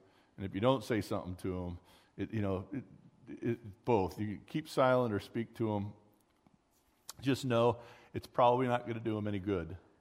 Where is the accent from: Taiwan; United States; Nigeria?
United States; Glendora, California; when I grew up in Glendora